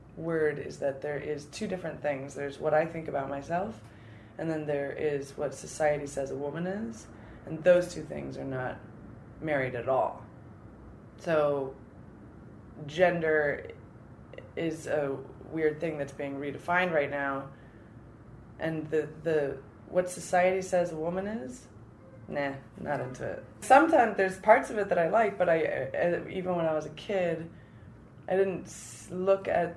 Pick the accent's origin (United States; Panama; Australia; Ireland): United States; Champaign-Urbana, Illinois; I'm from Champaign-Urbana, Illinois.